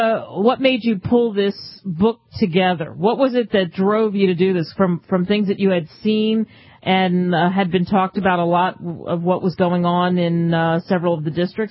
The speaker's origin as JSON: {"language": "English", "region": "New Jersey", "country": "United States", "tie": "born or raised there", "said": "I grew up in South Jersey and, of course, worked in the city, and I thought it was North Jersey, but I couldn't be sure."}